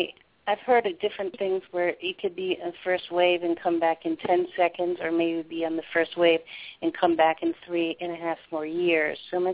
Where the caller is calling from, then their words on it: Maryland, United States; I'm from Maryland.